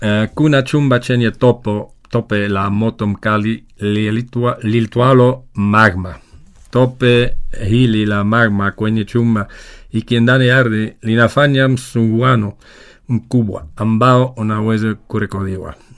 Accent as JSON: {"language": "Swahili", "country": "Belgium", "said": "Mimi ni natoka Ubelgiji"}